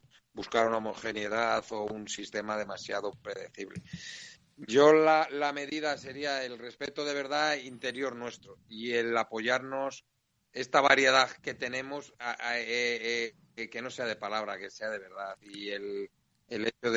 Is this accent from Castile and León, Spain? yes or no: yes; Salamanca, Castile and León, Spain; la he conocido, la he vivido y la he disfrutado como ganadero, como aficionado, como salmantino.